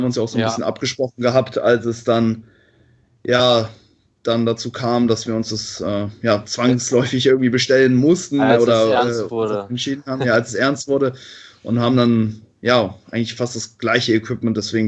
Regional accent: Cologne, North Rhine-Westphalia, Germany; ich komme aus Köln.

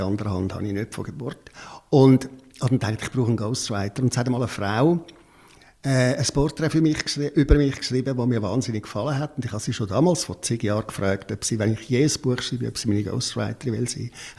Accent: Affoltern am Albis, Zurich, Switzerland; 12 Jahre lang als Kind im Kinderspital aufgewachsen, in der Aussenstation vom Kinderspital Zürich, nach Foltern am Albis.

